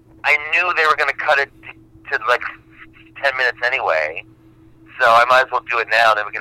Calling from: New York City, New York, United States; New York City, the big city, Manhattan.

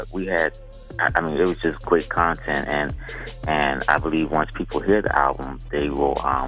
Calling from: Los Angeles, California, United States; I'm actually calling from Los Angeles, California. That's where I reside.

